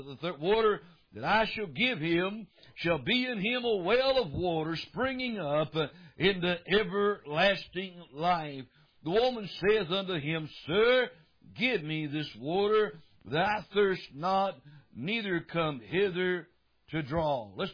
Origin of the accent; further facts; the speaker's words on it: Florida, United States; when I was a boy, born and raised in Northwest Florida, right above Pensacola, and that ground down there is pretty easy to dig.